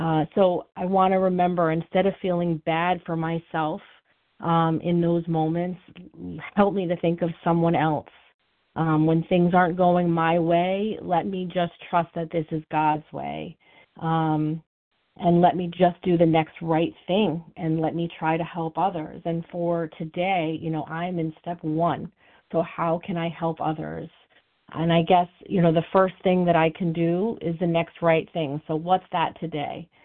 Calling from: New York, United States; I'm a compulsive overeater, and I'm calling from New York.

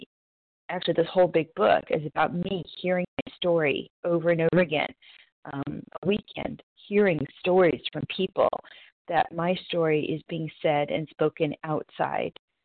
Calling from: North Carolina, United States; I am from North Carolina this morning

